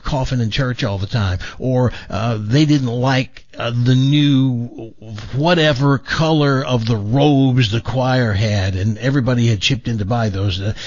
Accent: Savannah, Tennessee, United States; also born or lived in Humboldt; Born in Humboldt, lived there till I was 7 and moved to another nothing town, Savannah, Tennessee, and lived there till I was 15.

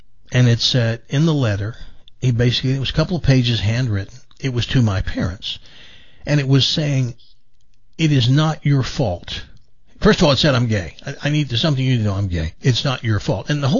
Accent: the South, United States; Now, I'm from the South, and there are a couple of things that just don't go over very well with people in the South.

